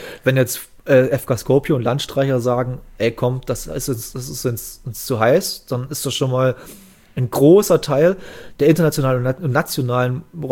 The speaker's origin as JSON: {"language": "German", "region": "East Germany", "country": "Germany", "said": "ich komme hier aus dem Osten"}